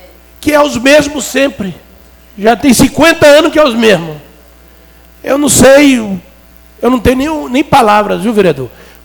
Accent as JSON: {"language": "Portuguese", "town": "Itaúna", "region": "Minas Gerais", "country": "Brazil", "said": "Eu sou lá de Itaúna, nós temos um festival de forró, eu nunca vi."}